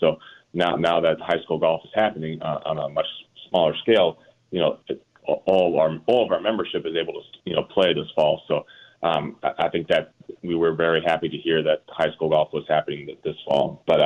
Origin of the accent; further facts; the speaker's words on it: Rockford, Illinois, United States; I grew up outside of Rockford in a really small town